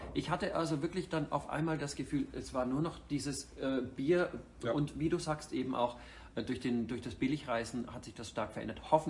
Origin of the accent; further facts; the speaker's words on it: Bavaria, Germany; moved away as an adult; now in Cologne, Germany; Ich komme aus Franken. Und als ich 2002 mit dem Koffer in der Hand, mit dem Ziel Schauspieler zu werden, in Köln ankam